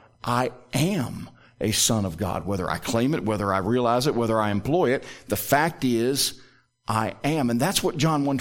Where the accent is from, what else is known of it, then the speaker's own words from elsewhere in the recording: Southern US, United States; Now, I know I'm a Southerner.